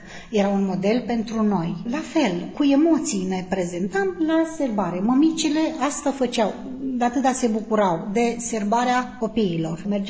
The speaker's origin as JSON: {"language": "Romanian", "town": "Zberoaia", "region": "Nisporeni District", "country": "Moldova", "tie": "born or raised there", "said": "Eram aceeași fetiță la școală, în școala primară, în satul meu, Zberoaia"}